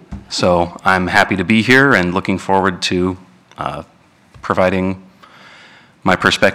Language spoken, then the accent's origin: English; Oregon, United States; and I grew up in the Willamette Valley.